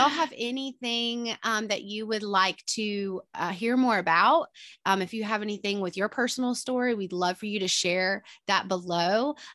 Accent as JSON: {"language": "English", "region": "Georgia", "country": "United States", "said": "And then I'm from Georgia. People think I'm from Alabama or something like that. I'm from Georgia."}